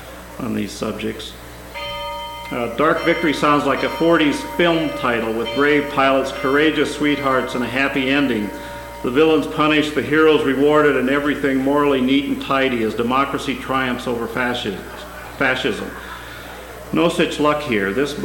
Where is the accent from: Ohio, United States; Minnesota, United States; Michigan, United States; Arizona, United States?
Arizona, United States; I'm from Arizona.